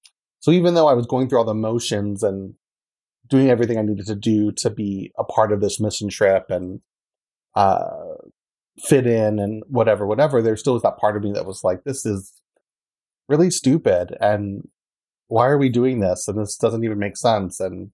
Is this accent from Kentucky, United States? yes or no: yes; Kentucky, United States; I'm from Kentucky, from, like, a small town.